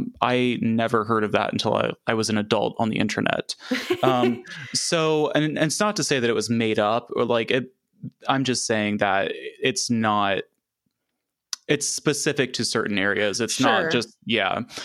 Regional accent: Appalachia, United States; I apparently suck as an Appalachian.

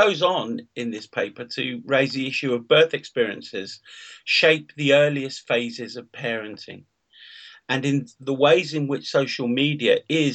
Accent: Leicester, East Midlands, United Kingdom; I mean, one of the articles is from my hometown.

